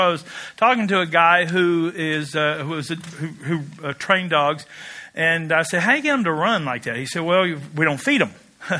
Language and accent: English; Kentucky, United States; Now, I come from Kentucky, the home of fast women and beautiful horses.